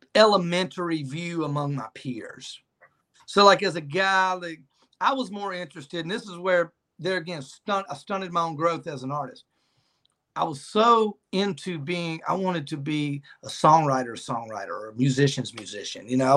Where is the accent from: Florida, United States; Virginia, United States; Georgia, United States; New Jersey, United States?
Georgia, United States; Milledgeville; Well, so growing up in Milledgeville, we're so close to Macon, and we had, you know